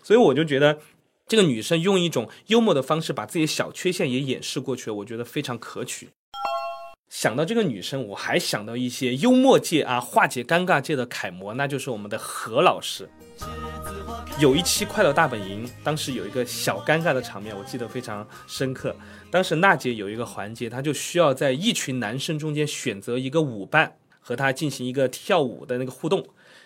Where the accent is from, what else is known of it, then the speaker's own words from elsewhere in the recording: Sichuan, China; 我来自四川